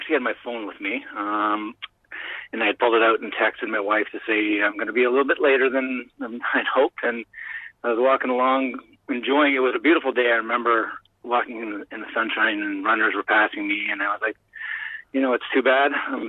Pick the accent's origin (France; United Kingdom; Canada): Canada; And he saw this shirt, and so he knew I was from Canada